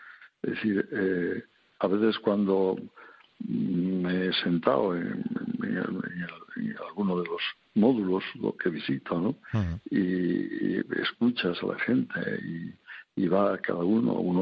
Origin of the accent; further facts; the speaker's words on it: Santoña, Cantabria, Spain; lo que era la cárcel del Dueso allá en mi tierra, en la villa de Santoña